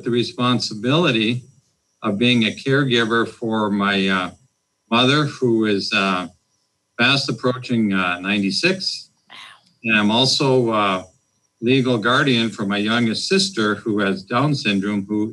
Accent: Fargo, North Dakota, United States; I'm from North Dakota, Fargo, North Dakota. That was the mindset in the 50s.

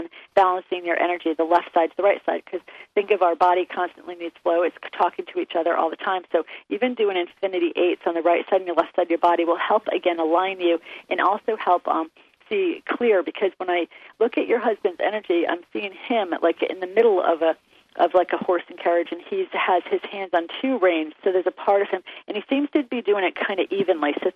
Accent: East Coast, United States; I'm from the East Coast, and they have New York where they have horse and carriage things

